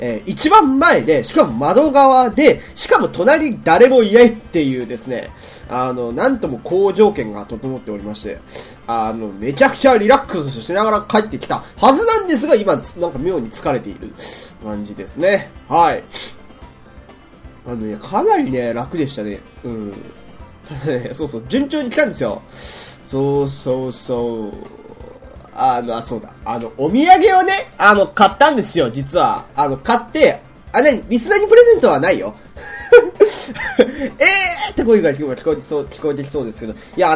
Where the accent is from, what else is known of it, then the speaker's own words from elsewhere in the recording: Hokkaido, Japan; 地元ではかなり有名な、てか、北海道では有名なのかなわかんないですけれども